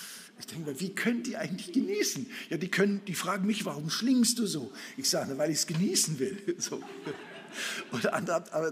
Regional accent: Saxony-Anhalt, Germany; Wenn ich jetzt höre, wie auch in meiner Heimat in der Altmark

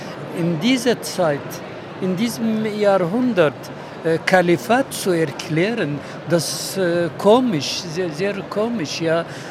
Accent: Kirkuk, Kirkuk Governorate, Iraq; German is a second language; In Kirkuk, wir sprechen 4-5 Sprachen. Ja. Ich bin Araber, ja, aber wir sprechen Türkisch, wir sprechen Kurdisch, Syrisch.

